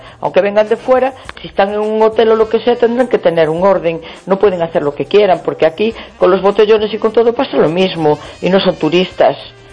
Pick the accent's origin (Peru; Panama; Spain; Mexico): Spain; Galicia; No sé para qué vine, porque he hecho de menos mi casa, porque como Galicia no hay nada.